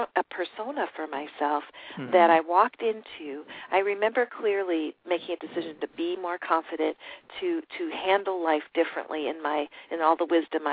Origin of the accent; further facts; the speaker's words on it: Midwest, United States; I grew up in the Midwest. I'm in California right now.